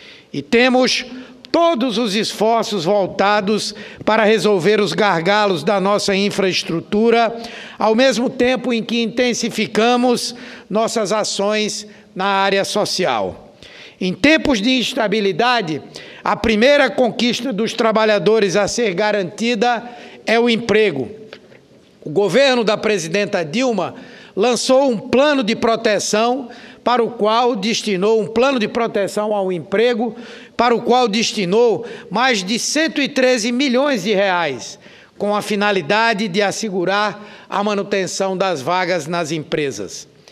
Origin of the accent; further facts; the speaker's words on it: Northeast Region, Brazil; eu, como nordestino, recuso-me a aprovar uma proposta como essa